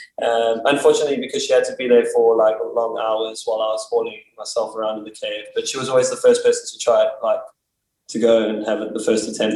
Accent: Richards Bay, KwaZulu-Natal, South Africa; now in Durban, South Africa; No, I'm actually from Richards Bay. It's a little town on the north coast. Moved to Durban when I was 16 and, yeah, basically been climbing since I moved there.

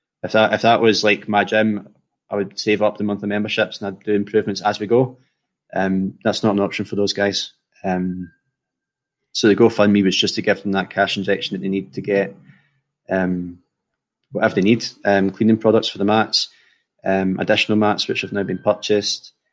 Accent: Scotland, United Kingdom; moved away; I'm coming from Scotland, land of the deep fried everything. So there's no fat people here. it's such a culture shock coming from Scotland.

